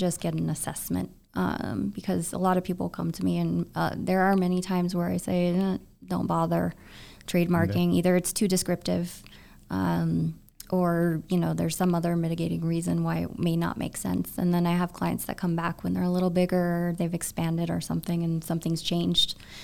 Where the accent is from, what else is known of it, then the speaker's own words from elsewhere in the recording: Los Angeles, California, United States; I wanted to go to New York from LA. I grew up in Los Angeles